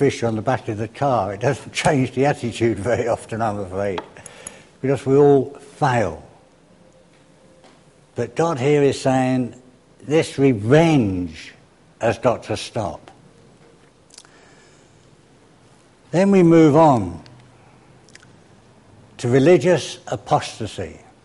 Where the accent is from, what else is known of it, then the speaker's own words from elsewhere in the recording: London, United Kingdom; I can remember growing up in the East End, and there were gangs.